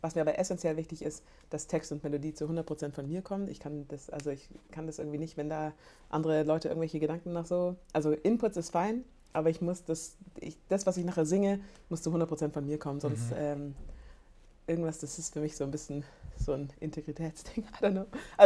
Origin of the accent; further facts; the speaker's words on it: Biberach an der Riß, Baden-Württemberg, Germany; Nee, ich komme aus Biberach an der Riß. Das ist südlich von Ulm.